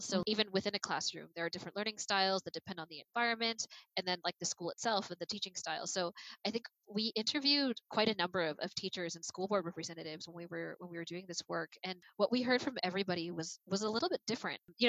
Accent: Toronto, Ontario, Canada; born there; I was born in Toronto

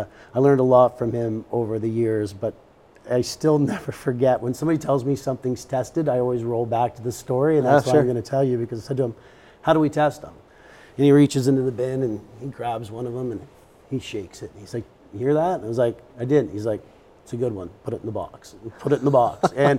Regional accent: Canada; You know, maybe just being a Canadian and having

